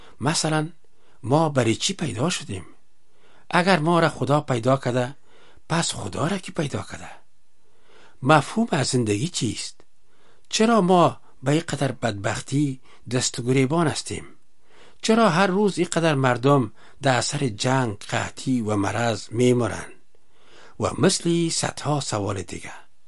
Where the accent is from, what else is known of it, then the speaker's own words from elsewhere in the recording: Kabul, Afghanistan; born there; ما در شهر کابل به دنیا آمدیم.